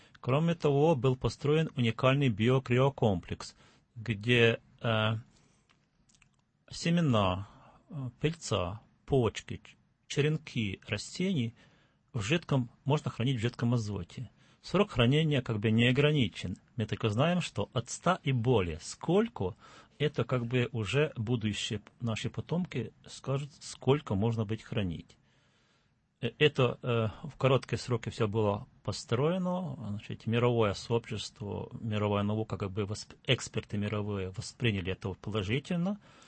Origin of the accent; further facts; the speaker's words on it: Ukraine; в детстве, когда я был маленький, я родился на Украине, мы всегда как бы был небольшой участочек конопли посаженной.